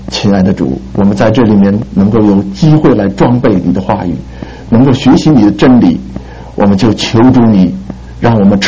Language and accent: Chinese; China; 而我们中国人是什么样的呢？